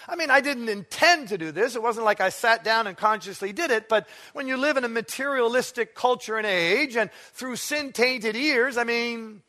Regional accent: Ontario, Canada; I grew up in Eastern Ontario, Canada, by the edge of the St. Lawrence River, which I did.

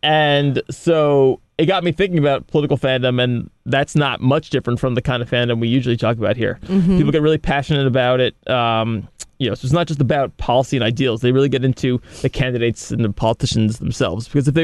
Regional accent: New Jersey, United States; I can't pronounce it because I'm from Jersey.

